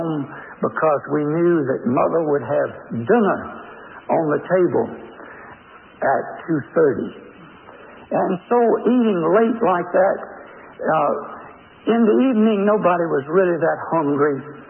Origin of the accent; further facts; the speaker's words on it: Augusta, Georgia, United States; as I was brought up in Augusta, Georgia, we children used to go to school in the morning